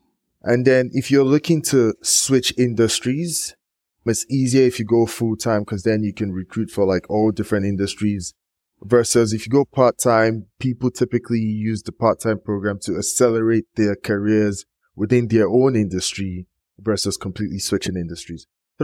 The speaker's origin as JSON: {"language": "English", "country": "Nigeria", "said": "I think partly just being Nigerian and wanting to achieve, I set my aim pretty high."}